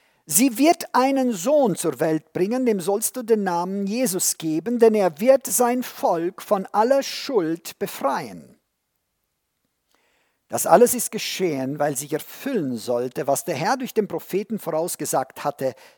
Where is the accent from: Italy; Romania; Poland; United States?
Romania; Transylvania; war bei uns in Siebenbürgen damals ein Spottwort